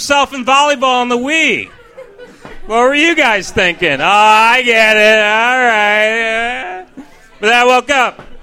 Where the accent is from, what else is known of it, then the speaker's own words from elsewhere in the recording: New York, United States; now in Washington, United States; New York.